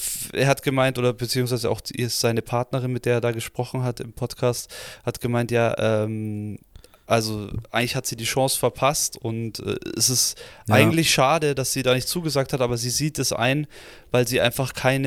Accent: Germany; also für uns als Deutsche, wir denken ja immer, dass wir ähnlich sind und ähnliches System haben und demokratisch sind und alles.

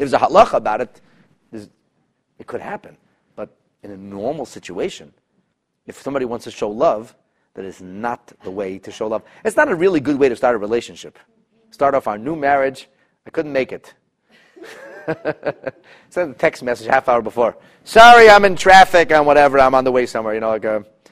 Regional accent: Canada; Our government is not so friendly to Israel. It hurts us as Canadian Jews.

